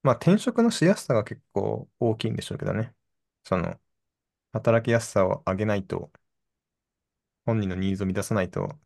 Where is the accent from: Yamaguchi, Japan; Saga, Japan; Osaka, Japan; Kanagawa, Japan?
Saga, Japan; 地元が佐賀なんで